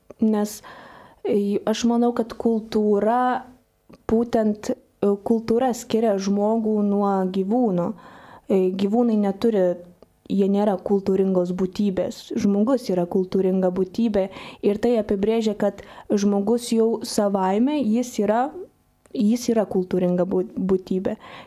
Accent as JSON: {"language": "Lithuanian", "town": "Utena", "region": "Utena County", "country": "Lithuania", "said": "teatro netgi mano krašte, aš esu iš Utenos, tokia kaip po nebuvo."}